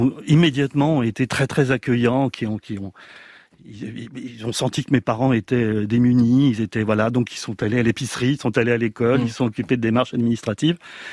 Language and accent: French; France; born there; French is a second language; même si je suis né en France et même si j'ai parlé spontanément le français à la maternelle, je n'avais pas les mécanismes, l'inconscient du français.